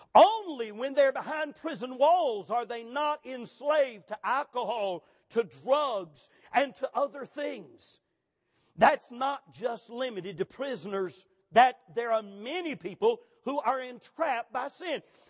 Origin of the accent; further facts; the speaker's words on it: South Carolina, United States; And when I was raised in South Carolina, I saw, you don't see this much in our day, but I saw lots of snuff dipping ladies.